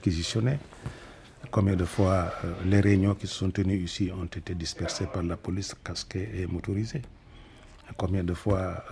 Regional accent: Kaolack, Senegal; quand j'étais jeune à Kaolack

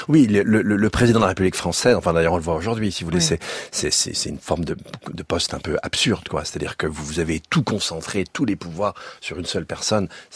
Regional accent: France; Je suis français aussi, franco-suisse

